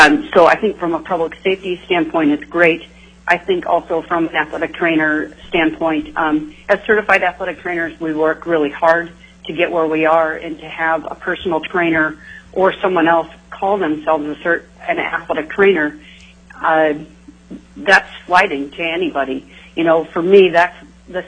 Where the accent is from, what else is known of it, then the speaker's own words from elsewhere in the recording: Minnesota, United States; I came from Minnesota, where almost every state or every high school in the state has an athletic trainer, so I came from a different place and practiced as an athletic trainer there.